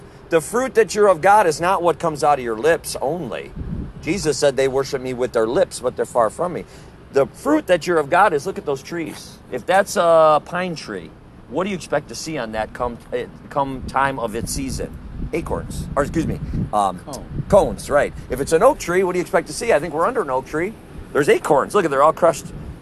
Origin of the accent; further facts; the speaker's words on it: Wisconsin, United States; Up north, I just got a report from my brother. It's like 10 below. We're originally from Wisconsin.